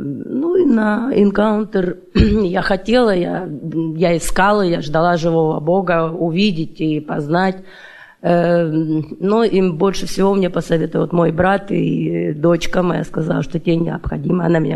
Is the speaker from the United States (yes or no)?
yes; Vancouver, Washington, United States; Я из Ванкувера, Вашингтон.